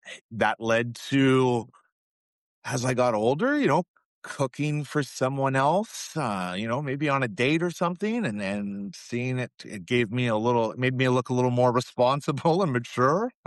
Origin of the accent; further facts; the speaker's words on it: Vancouver, British Columbia, Canada; so I'm from Canada, Vancouver. That's where I grew up. Lived all over the west coast of Canada, up in the Pacific Northwest.